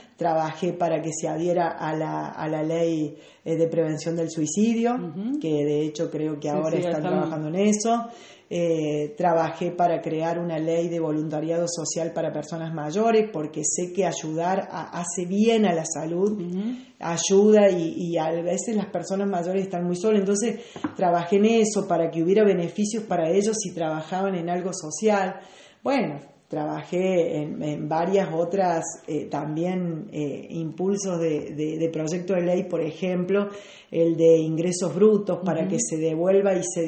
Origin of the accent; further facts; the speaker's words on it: Villa Mercedes, San Luis, Argentina; yo nací en Villa Mercedes y desde muy chiquita trabajamos en lo social.